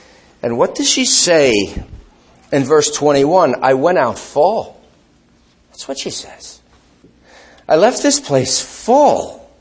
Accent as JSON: {"language": "English", "town": "Cranford", "region": "New Jersey", "country": "United States", "tie": "born or raised there", "said": "I didn't grow up very far from here. I grew up in Cranford."}